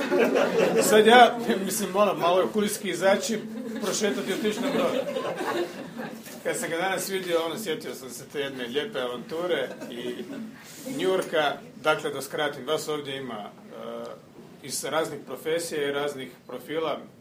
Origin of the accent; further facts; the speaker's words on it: Croatia; Hrvatska je mala zemlja, Hrvatska je najraznolikija nacija u Europi. Ja to kao Hrvat naprosto vidim.